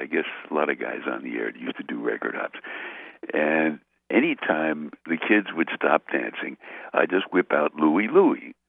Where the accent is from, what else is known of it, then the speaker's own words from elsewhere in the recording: Brooklyn, New York, United States; Now, you know, I'm from Brooklyn, so I turned the radio on, and it was on WNEW in New York.